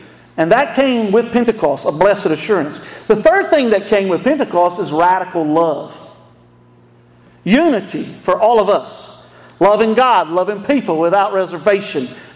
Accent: North Carolina, United States; I'm from North Carolina.

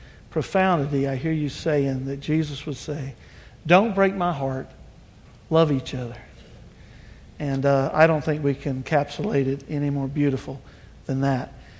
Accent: North Carolina, United States; But I was raised in North Carolina on the East Coast in a very segregated county.

